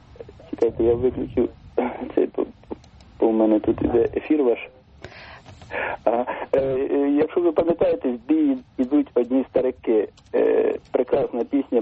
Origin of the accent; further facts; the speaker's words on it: Ternopil, Ternopil Oblast, Ukraine; moved away; also born or lived in Moscow, Russia; я так само родом з Тернополя, хоча я 18 років прожив в Москві, дружина росіянка, діти росіяни, але рідна мова російська, українська.